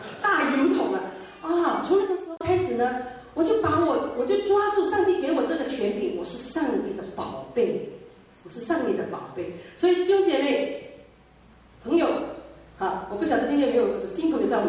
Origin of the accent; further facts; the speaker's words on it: Malaysia; first language Hokkien; 我是福建人，我们家讲闽南话，所以我们呢住在马来西亚